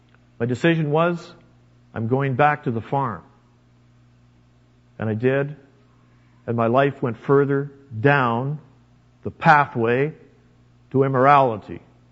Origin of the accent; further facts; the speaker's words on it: Western Canada, Canada; I grew up in Western Canada on a farm. My father had moved from Illinois to Canada in the 1920s